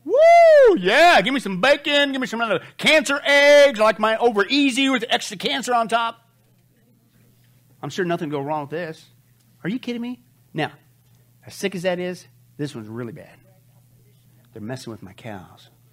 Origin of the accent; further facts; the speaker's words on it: Midwest, United States; I grew up in the Midwest. That was one thing you had to do. You had to dehorn a cow.